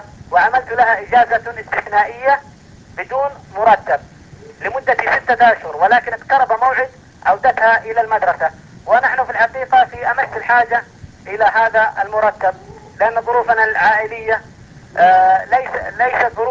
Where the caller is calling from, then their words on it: Dhahran, Eastern Province, Saudi Arabia; أتكلم من المنطقة الشرقية بالمملكة العربية السعودية